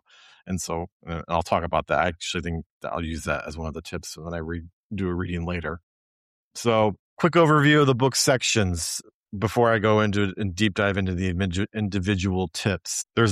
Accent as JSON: {"language": "English", "region": "Midwest", "country": "United States", "said": "Now, our books are written from a particular perspective. We're Americans from the Midwest. We have a particular worldview and a particular way of looking at things."}